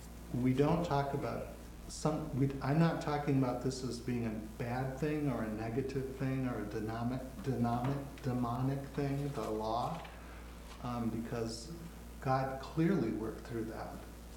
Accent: Minnesota, United States; As I told you, I grew up in Minnesota

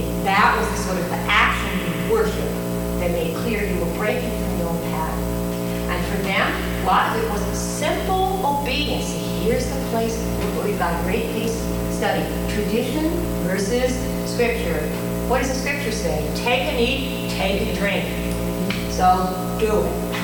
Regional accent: East Coast, United States; I grew up on the East Coast, and I went to Gettysburg Seminary.

